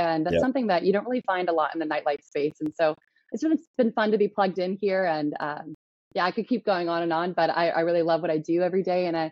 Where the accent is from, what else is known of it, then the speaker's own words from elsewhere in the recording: Seattle, Washington, United States; I'm from Seattle originally, didn't see myself living there anymore.